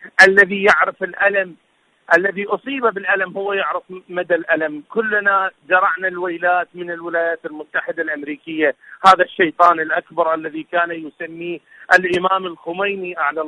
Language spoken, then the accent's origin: Arabic; Iraq; من العراق، وشكرا جزيلا لكم للاستضافة